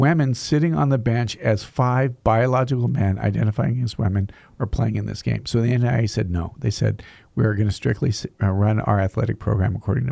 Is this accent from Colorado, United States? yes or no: yes; Durango, Colorado, United States; which is actually growing up in Durango, Colorado, Fort Lewis.